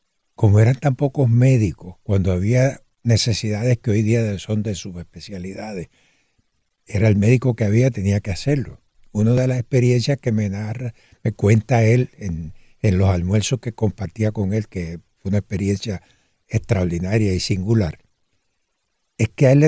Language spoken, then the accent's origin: Spanish; Collores, Puerto Rico; Guillermo Arbona empieza en Juana Díaz. Yo soy de Collores. Guillermo Arbona empieza en el 35 y yo nací en el 36.